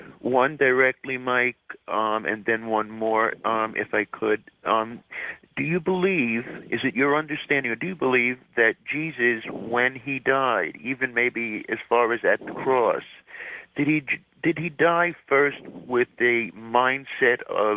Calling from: Toronto, Ontario, Canada; from Toronto.

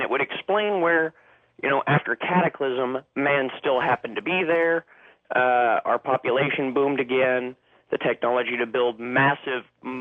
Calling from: Dallas, Texas, United States; I'm calling from Dallas, Texas, listening to you on 570 KLIF.

